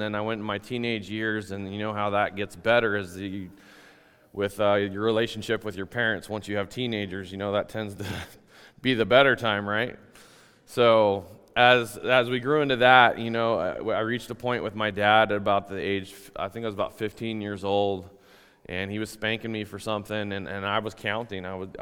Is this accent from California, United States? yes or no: no; Longmont, Colorado, United States; Just gonna start off from the beginning. I was born and raised in Colorado, in a little town called Longmont, just north of Denver. Was raised in a Christian home.